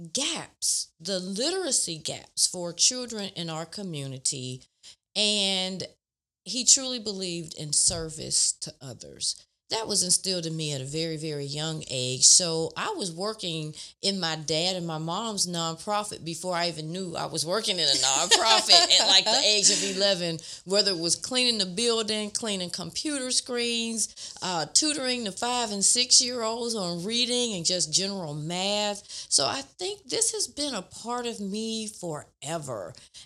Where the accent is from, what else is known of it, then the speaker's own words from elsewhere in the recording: Youngstown, Ohio, United States; Oh, well, I am originally from Youngstown, Ohio.